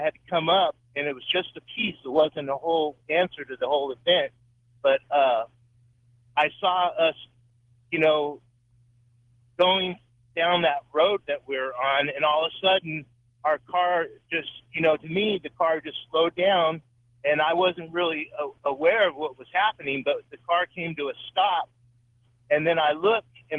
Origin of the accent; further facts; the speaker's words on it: Arizona, United States; moved away as an adult; I was born in 1966 in Arizona.